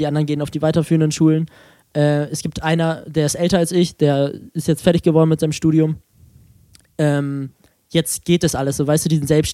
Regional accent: Euskirchen, North Rhine-Westphalia, Germany; Ich komme aus Euskirchen.

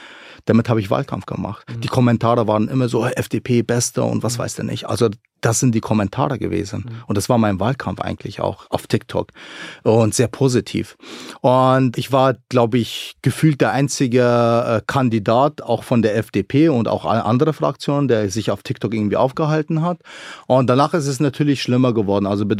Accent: Bavaria, Germany; ich komme aus Niederbayern.

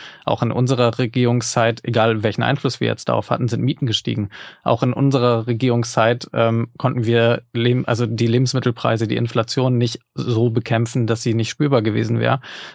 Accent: Lübeck, Schleswig-Holstein, Germany; und ich bin da genau in Lübeck aufgewachsen.

